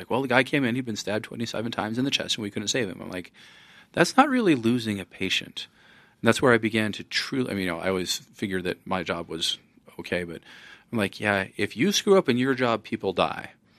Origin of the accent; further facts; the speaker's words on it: Fort Collins, Colorado, United States; Yeah, I grew up in Fort Collins, so, you know, I've been a fan for forever.